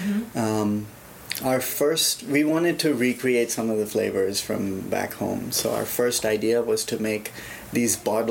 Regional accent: Mumbai, Maharashtra, India; As a kid, I grew up in Bombay, in India.

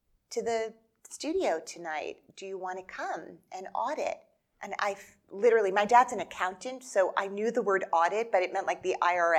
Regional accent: New Jersey, United States; I grew up in New Jersey

